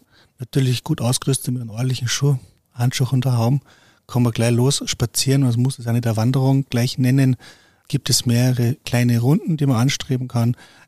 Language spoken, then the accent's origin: German; Austria; so ein bisschen das Dach hier bei uns in Österreich.